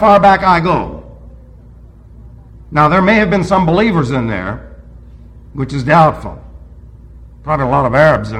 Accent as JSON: {"language": "English", "town": "Queens", "region": "New York", "country": "United States", "said": "And, of course, I'm over the bridge. I came from Queens."}